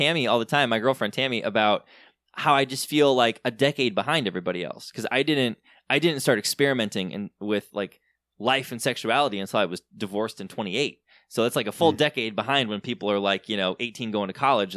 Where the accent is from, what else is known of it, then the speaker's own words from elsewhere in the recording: Michigan, United States; I grew up in Southern Michigan in a very conservative, very kind of evangelical world.